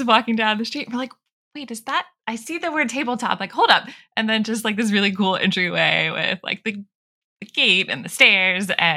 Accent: the South, United States; I'm definitely not from up here. I am originally from the South, and it's April.

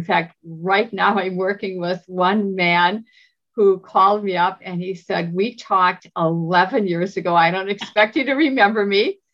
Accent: Wisconsin, United States; I do have a fondness for everyone from Wisconsin, since that's my home state.

